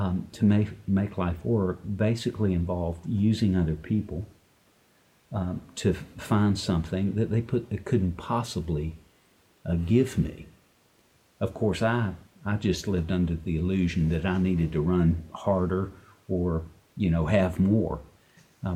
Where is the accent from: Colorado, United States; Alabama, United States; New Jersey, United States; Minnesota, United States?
Alabama, United States; I was born in Alabama and raised in a home with 2 parents.